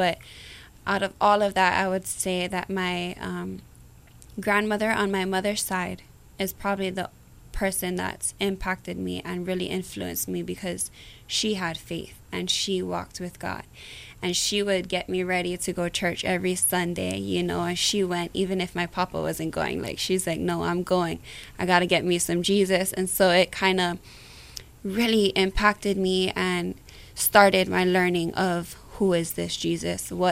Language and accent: English; Waianae, Hawaii, United States; Oh, it's hardcore out there, I tell you.